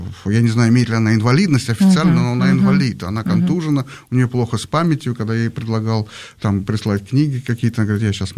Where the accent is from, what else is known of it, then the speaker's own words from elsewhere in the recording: Moscow, Russia; Я хотя не сильно русский, я еврей, но я вот москвич, россиянин